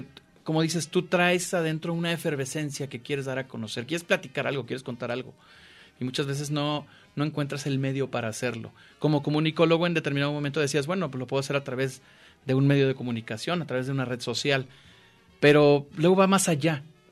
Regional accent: Guadalajara, Jalisco, Mexico; also born or lived in Puebla; soy de aquí de Guadalajara.

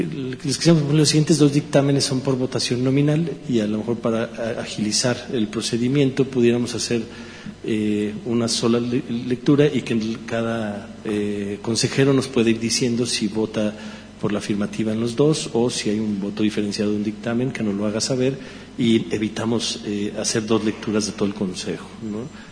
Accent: Mexico; al final todos somos mexicanos

